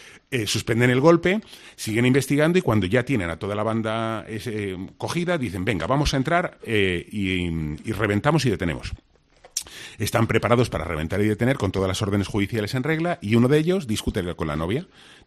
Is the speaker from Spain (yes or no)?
yes; Spain; qué inocentes somos los españoles